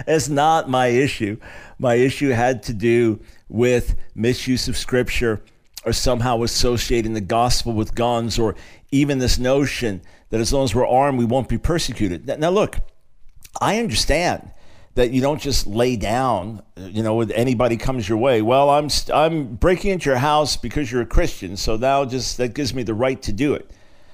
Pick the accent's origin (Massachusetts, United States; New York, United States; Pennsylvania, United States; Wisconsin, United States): New York, United States; Growing up and born in New York City, the son of a Jewish lawyer, and then growing up on Long Island, just never been part of my life or culture.